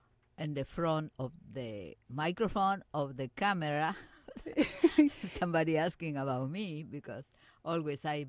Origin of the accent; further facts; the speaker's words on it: Lima, Peru; English is a second language; also born or lived in Catacaos; No, I grew up in Lima, but I born in the town in the north of Peru, in Catacaos.